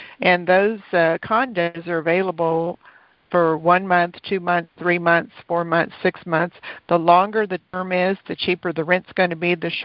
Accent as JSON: {"language": "English", "region": "Texas", "country": "United States", "said": "I'm from Texas, so I'm familiar with Mexican Spanish."}